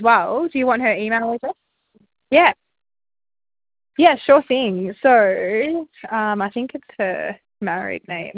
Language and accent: English; Horsham, Victoria, Australia; I'm originally from Horsham